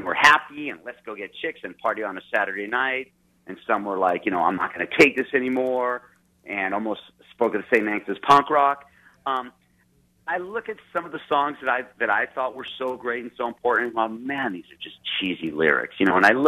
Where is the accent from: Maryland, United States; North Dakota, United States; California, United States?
California, United States; Los Angeles; when I was growing up in Los Angeles as a kid, all I listened to was LA punk rock.